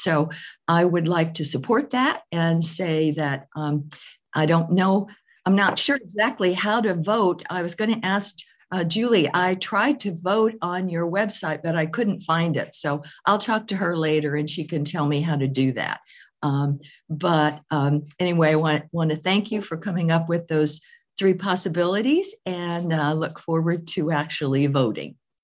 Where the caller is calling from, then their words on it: Edmonds, Washington, United States; I'm calling in from Edmonds, Washington.